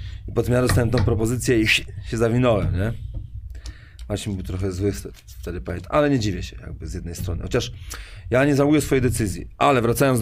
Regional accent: Poznań, Greater Poland Voivodeship, Poland; born there; now in Warsaw, Poland; To jest miasto, w którym długo mieszkałem i zostałem po studiach. Zresztą ja się urodziłem w Poznaniu w ogóle.

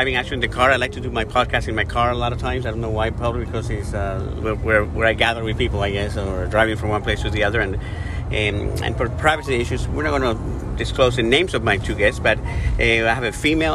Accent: Ecuador; I am from Ecuador, and so that alone, I'm from another country, so that gives a different perspective.

